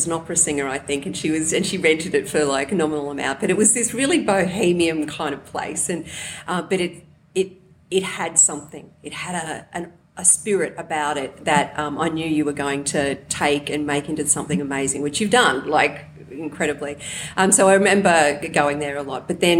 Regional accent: Toowoomba, Queensland, Australia; also born or lived in Brisbane; grew up in Toowoomba. I didn't come to Brisbane until I was 21 and grew up in a very sort of, you know, middle class kind of, you know, family.

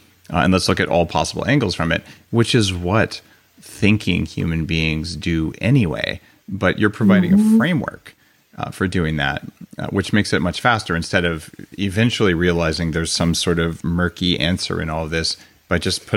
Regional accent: California, United States; I come from Silicon Valley. I'm a former computer hacker.

